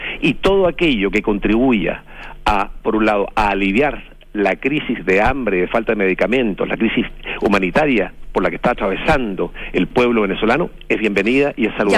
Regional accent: Chile; nosotros como chilenos y como país

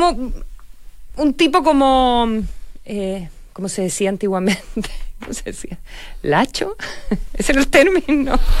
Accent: Chile; Y digo, hoy estoy visitando Nueva York por primera vez, qué lindo, soy de Chile

